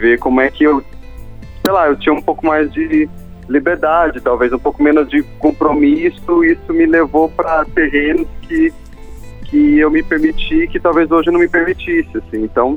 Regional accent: Bauru, São Paulo, Brazil; eu nasci em São Paulo e aí eu mudei para Bauru quando era criança e cresci em Bauru. E aí, quando eu fui fazer faculdade, eu voltei para São Paulo

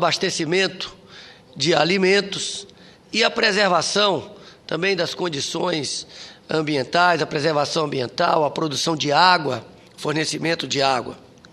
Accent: Brasília, Federal District, Brazil; Como brasiliense, conhecedor profundo da realidade da nossa cidade

